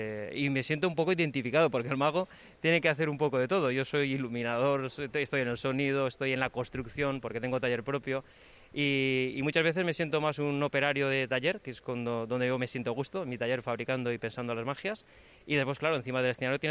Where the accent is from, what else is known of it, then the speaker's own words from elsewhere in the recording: Castellón, Valencian Community, Spain; yo soy de Castellón, nací en Castellón, mis orígenes son de allí … soy muy español, aunque mi aspecto parezca escocés.